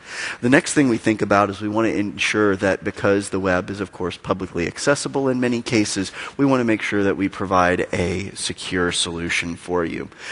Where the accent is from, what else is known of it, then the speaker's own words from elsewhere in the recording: Kentucky, United States; I'm from Kentucky in the United States. We make a lot of bourbon or whiskey there.